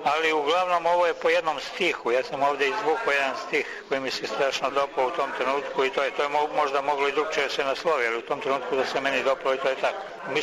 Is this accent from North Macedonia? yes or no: no; Svrljig, Southern and Eastern Serbia, Serbia; Ja se ne stidim svoga zavičaja, moj zavičaj u stvari je nešto što je svet.